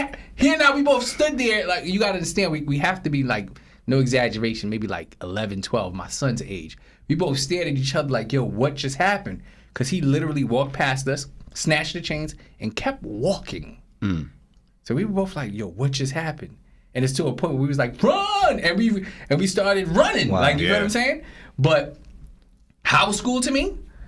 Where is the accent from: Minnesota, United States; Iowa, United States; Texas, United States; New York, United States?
New York, United States; Brooklyn; But, you know, growing up in Brooklyn, New York, going to school to me was it was traumatic, right?